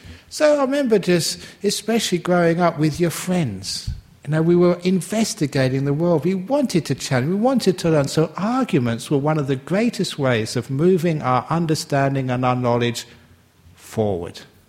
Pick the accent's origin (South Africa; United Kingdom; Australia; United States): United Kingdom; England; born there; I was born in England, made in England, it says on my tattoo inside.